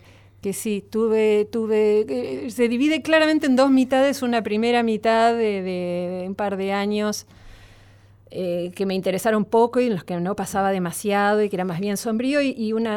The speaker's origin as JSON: {"language": "Spanish", "town": "General Roca", "region": "Río Negro", "country": "Argentina", "said": "Yo soy de Río Negro, de General Roca, del Valle."}